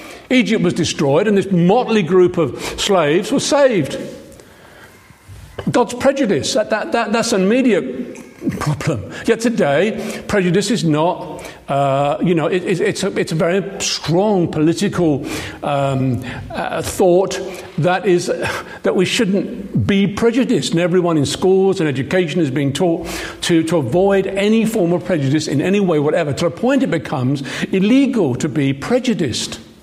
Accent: Lambeth, London, United Kingdom; born there; I was born in Lambeth. I was born in the East End. And I used to speak like that, and I worked for years to try and get rid of it.

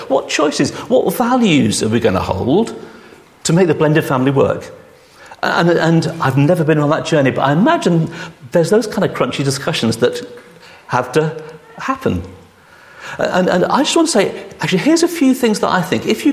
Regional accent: East of England, United Kingdom; I in my teenage years, I grew up in Norfolk.

